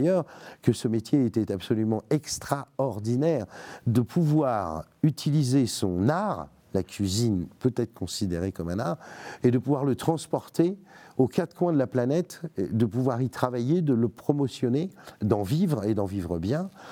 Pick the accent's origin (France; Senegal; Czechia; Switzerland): France; Strasbourg, Grand Est; born there; Alors moi, c'est un accident.